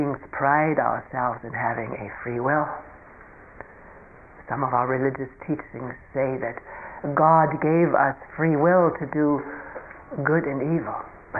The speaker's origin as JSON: {"language": "English", "country": "Germany", "tie": "born or raised there", "second_language": "English", "said": "I was a very scared child, of course, growing up in Germany"}